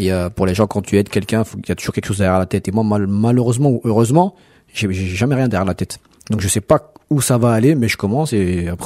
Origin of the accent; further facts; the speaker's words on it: Villiers-le-Bel, Île-de-France, France; Oui, je suis de Villiers-le-Bel, oui.